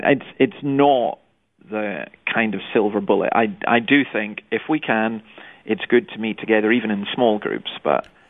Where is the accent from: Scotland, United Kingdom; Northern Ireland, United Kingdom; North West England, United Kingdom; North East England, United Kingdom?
Scotland, United Kingdom; I think we had a practice when I grew up in Scotland